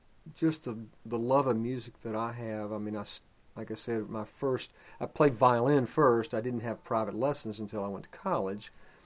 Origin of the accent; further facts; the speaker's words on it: North Carolina, United States; so I grew up listening in North Carolina to everything, to Christian hymns, to Motown, to … to hillbilly music, to everything.